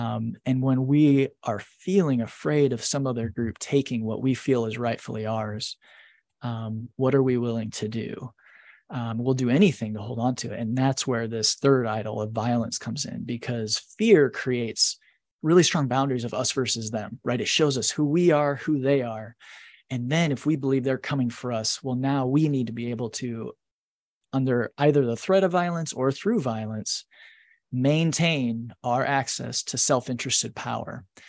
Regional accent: United States; I love being an American. I am thankful that I was born here.

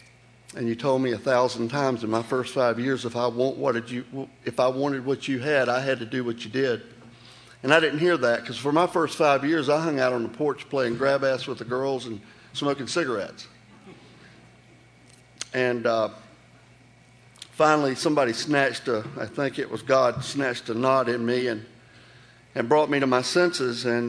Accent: Jacksonville, Florida, United States; also born or lived in Hazelhurst, Georgia; As a little boy, I grew up in Jacksonville, Florida. My father was a trucker. And in the summertime months, my family would send me to South Georgia, a little town where I was born called Hazelhurst, Georgia.

